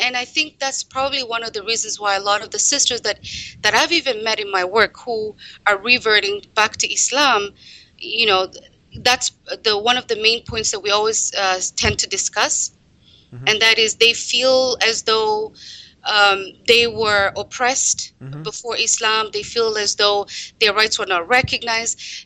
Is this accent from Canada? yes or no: yes; Canada; I'm Canadian, and I'm a trained journalist, and I have worked in that field.